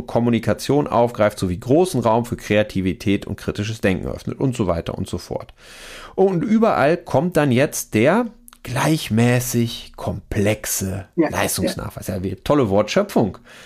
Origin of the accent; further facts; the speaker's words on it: North Rhine-Westphalia, Germany; Wir kommen beide aus NRW